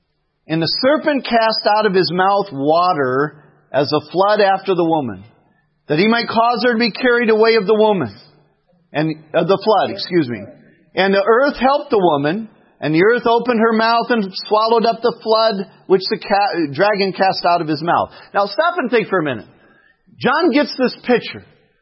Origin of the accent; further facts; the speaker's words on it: United States; I don't know about you, but I thank God I'm an American today.